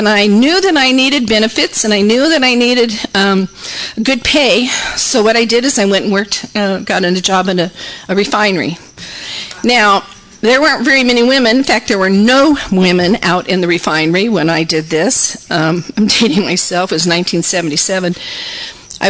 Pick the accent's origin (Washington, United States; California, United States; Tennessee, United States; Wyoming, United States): California, United States; moved away; also born or lived in Texas; I was from California, and so when we moved to Texas, there was a lot of stuff that went on there.